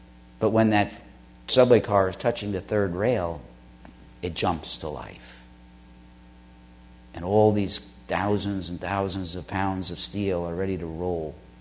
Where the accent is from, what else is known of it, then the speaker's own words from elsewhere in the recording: New York City, New York, United States; As I said, I grew up in New York City, and no one ever knocked on my door and told me I needed to be born again.